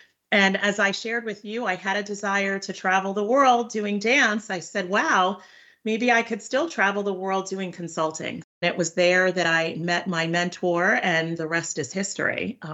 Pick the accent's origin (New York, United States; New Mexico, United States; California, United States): New York, United States; I grew up in Long Island. I'm an only child.